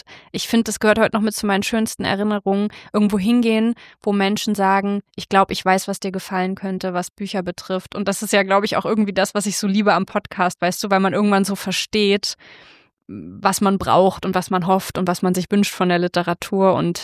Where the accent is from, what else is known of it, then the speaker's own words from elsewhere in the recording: Ilmenau, Thuringia, Germany; born there; Es gibt so einen ganz, ganz kleinen Buchladen in Ilmenau, die Bücherstube, also da, wo ich geboren bin.